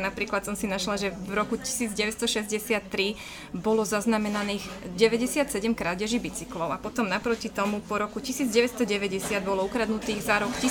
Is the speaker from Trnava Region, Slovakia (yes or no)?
yes; Piešťany, Trnava Region, Slovakia; Vieme sa tým hrdiť, že naozaj my sme z Piešťan, my sme cyklisti, my sa môžeme voziť po ceste